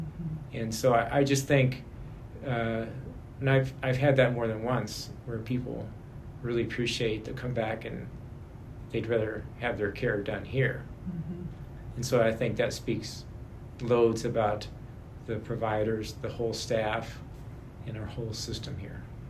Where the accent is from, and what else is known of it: Topeka, Kansas, United States; born or raised there